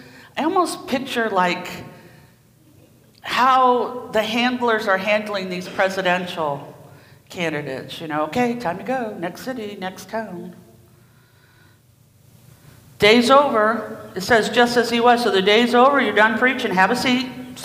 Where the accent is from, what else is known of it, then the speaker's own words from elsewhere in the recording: Indiana, United States; We're from Indiana.